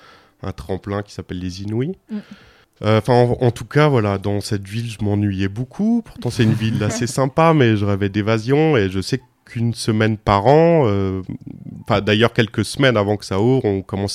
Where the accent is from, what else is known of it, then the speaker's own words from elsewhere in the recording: Bourges, Centre-Val de Loire, France; born there; je suis né à Bourges, qui était une ville importante pour la musique.